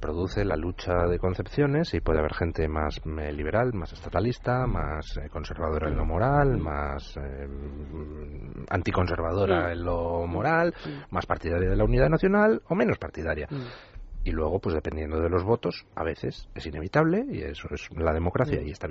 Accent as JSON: {"language": "Spanish", "country": "Spain"}